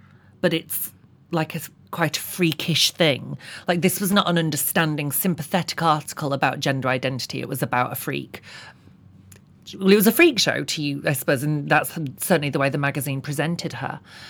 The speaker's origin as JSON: {"language": "English", "town": "Bradford", "region": "Yorkshire and the Humber", "country": "United Kingdom", "tie": "born or raised there", "said": "I grew up in Bradford, West Yorkshire, which is now better known as where … comes from."}